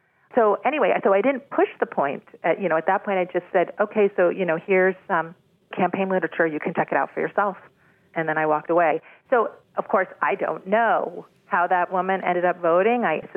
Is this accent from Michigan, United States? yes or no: no; Berkeley, California, United States; I come from Berkeley, California, and I don't hear that sentiment very often.